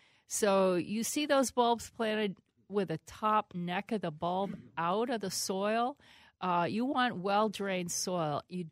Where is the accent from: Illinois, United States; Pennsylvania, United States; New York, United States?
Pennsylvania, United States; Even though I grew up in Pennsylvania, I'm cheering for the Gophers.